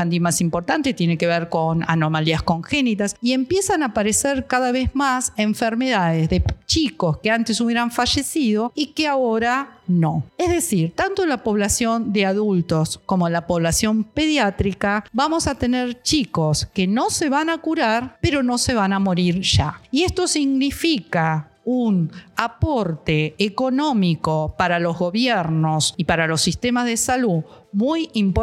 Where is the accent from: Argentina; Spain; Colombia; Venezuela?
Argentina; eu vengo de Argentina y con una experiencia en cuidados paliativos de más de 20 años.